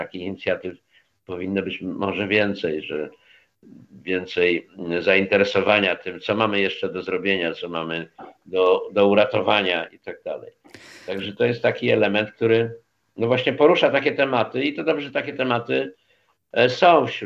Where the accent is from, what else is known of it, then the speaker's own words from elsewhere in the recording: Warsaw, Masovian Voivodeship, Poland; no ja jestem z Warszawy, no jakby nie było tej starówki.